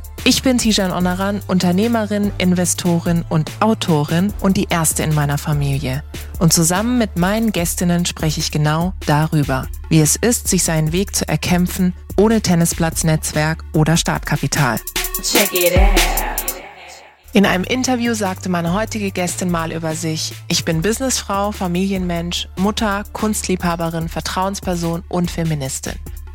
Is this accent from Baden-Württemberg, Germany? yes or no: yes; Karlsruhe, Baden-Württemberg, Germany; Ich bin nämlich hier in Karlsruhe bei ihr, in der Organisation, in dem Unternehmen, liebe Colette, in meiner Heimatstadt.